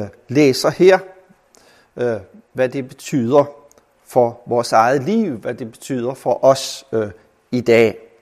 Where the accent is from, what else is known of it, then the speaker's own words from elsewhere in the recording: Randers, Central Denmark Region, Denmark; Jeg kommer fra Randers. … Jeg er pensionist nu